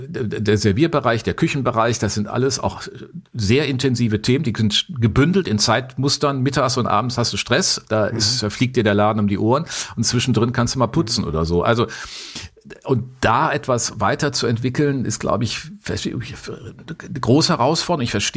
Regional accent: Düsseldorf, North Rhine-Westphalia, Germany; born there; ist ja immer meine Geburtsstadt.

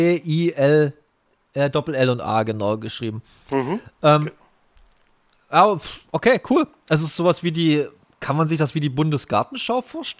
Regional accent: Saxony, Germany; wir sind aus dem Kreis Bautzen mit 4 oder 5 riesengroßen Bussen dahin gekarrt

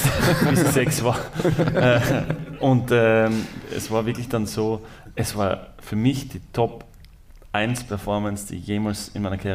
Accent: Austria; also wir sind Österreicher, diese ganze Mannschaft identifiziert sich mit dem Land.

